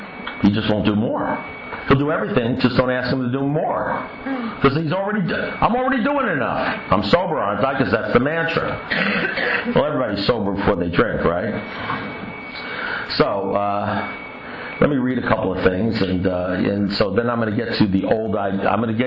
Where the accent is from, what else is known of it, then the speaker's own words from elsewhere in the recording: New York, United States; you know, I'm originally from New York. In New York, when you're talking to an alkie or anybody from New York, they drive you crazy